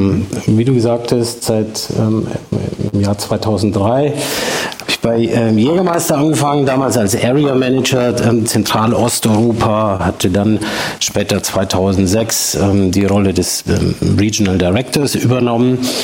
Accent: Würzburg, Bavaria, Germany; Ursprünglich komme ich aus Würzburg, dem beschaulichen unterfränkischen Städtchen. Mhm. Und die Herkunft, wie du bestimmt hören kannst, lässt sich nicht verheimlichen. Bin dort aufgewachsen, habe dort studiert, bin mittlerweile 47

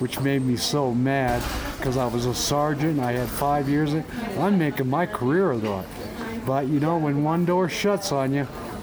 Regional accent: Woodland Park, Colorado, United States; Woodland Park.

